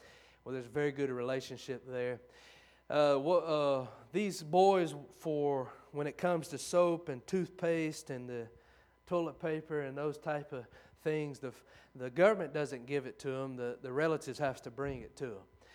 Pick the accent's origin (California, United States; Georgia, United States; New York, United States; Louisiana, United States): Louisiana, United States; Oak Grove; It's good to be here at Oak Grove Baptist. I'm from Oak Grove, Louisiana, so ain't nothing like it.